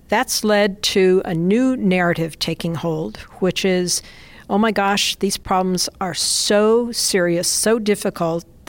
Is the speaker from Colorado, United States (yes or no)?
yes; Colorado, United States; Being a swimmer and spending time in and around the water when I was growing up in Colorado